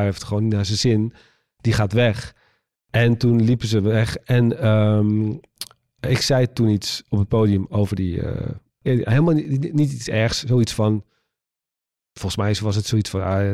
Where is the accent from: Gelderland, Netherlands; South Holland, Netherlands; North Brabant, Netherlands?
South Holland, Netherlands; Waddinxveen; Maar toen woonde ik nog in Waddinxveen, waar ik vandaan kom.